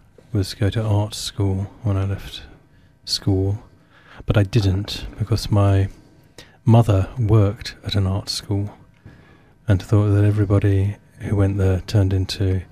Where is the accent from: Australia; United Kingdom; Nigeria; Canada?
United Kingdom; Raynes Park, London; I was brought up in Raines Park, which is now called West Wimbledon